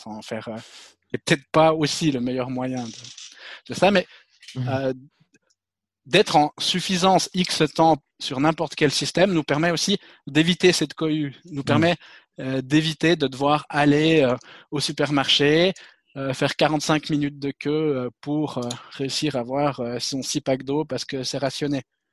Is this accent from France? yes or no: no; Switzerland; donc moi je suis suisse, je ne sais pas si on l'a dit